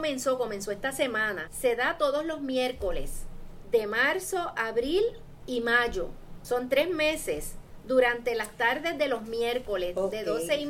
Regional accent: Puerto Rico; todos parte del grupo socialmente desventajado que somos los puertorriqueños por definición

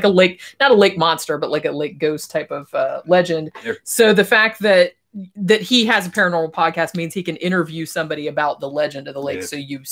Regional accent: Daytona Beach, Florida, United States; because like, you know, I grew up in Daytona. All we had was like fucking country stations and like classic rock and shit.

